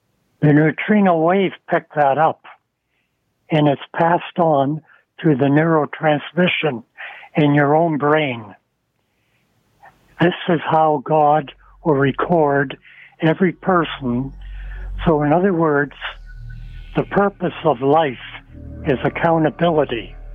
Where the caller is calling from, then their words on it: Scarborough, Ontario, Canada; I'm from Scarborough.